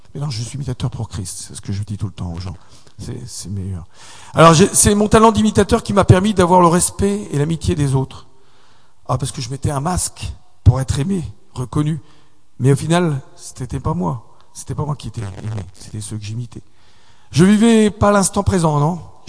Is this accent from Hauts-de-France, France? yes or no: yes; Lille, Hauts-de-France, France; now in Palaiseau, France; Je viens de l'île de France. Ben, j'étais de Lille, bien sûr, mais je viens de l'île de France. Je viens aujourd'hui, non, de Palaiseau, dans le 91, à côté de Massy-Palaiseau